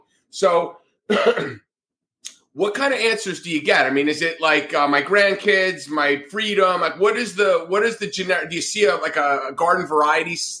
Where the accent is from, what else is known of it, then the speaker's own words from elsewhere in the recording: New Jersey, United States; One of my best friends growing up in Jersey, his son is in his second semester at FAU right now.